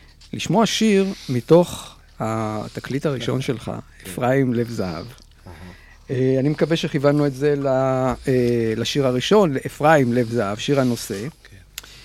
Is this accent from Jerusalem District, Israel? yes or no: no; Rehovot, Central District, Israel; אנחנו מרחובות